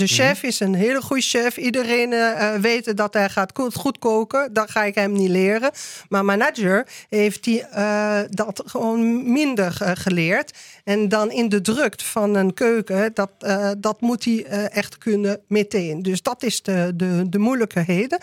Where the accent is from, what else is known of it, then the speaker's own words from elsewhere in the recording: France; accent: French; Dutch is a second language; sorry, dat is mijn Franse accent